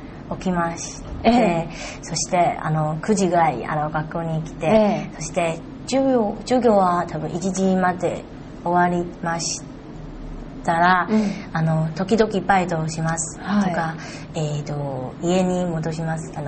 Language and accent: Japanese; Taiwan; Japanese is a second language; moved away as an adult; now in Japan; 台湾です。